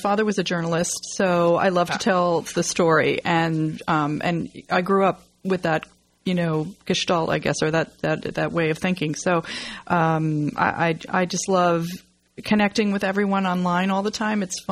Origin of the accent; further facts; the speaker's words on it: Ringwood, New Jersey, United States; when I was a kid, I grew up in Ringwood, so we used to come apple picking at Ox all the time.